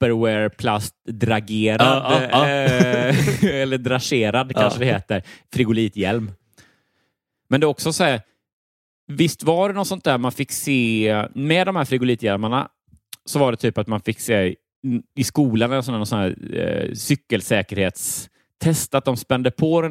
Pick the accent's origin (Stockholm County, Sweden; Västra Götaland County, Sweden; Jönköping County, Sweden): Jönköping County, Sweden; Habo; jag växte upp i Habo, lite utanför Jönköping. Mm. Också så här jättelitet samhälle. Mm. Mer av ett så här nybyggnads förort